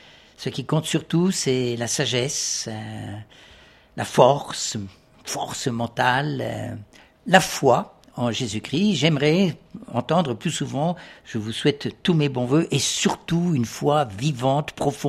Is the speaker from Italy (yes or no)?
no; France; moved away; also born or lived in Philippines; Et en 2001, la mort dans l'âme, j'ai quitté les Philippines pour rentrer dans mon pays, la France.